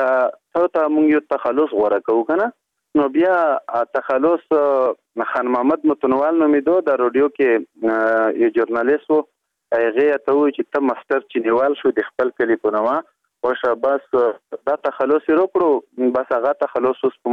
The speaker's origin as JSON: {"language": "Pashto", "town": "Matun", "region": "Khost", "country": "Afghanistan", "said": "زه د خوست ولایت دی متون یما په متون کې مده خل چینه کلی یما"}